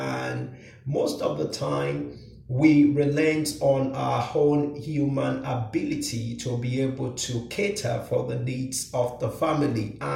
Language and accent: English; Nigeria; I'm from Nigeria, so in the northern part of Nigeria